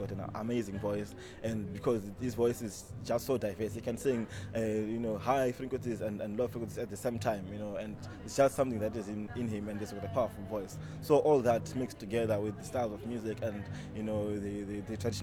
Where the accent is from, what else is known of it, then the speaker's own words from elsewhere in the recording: Victoria Falls, Matabeleland North, Zimbabwe; since we come from Victoria Falls, we stay in the close neighborhood, so we knew each other when we were still growing up.